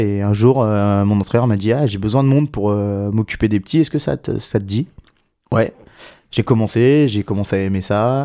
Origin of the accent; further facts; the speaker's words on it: Centre-Val de Loire, France; Alors non, moi j'étais du Loiret, d'une petite commune du Loiret.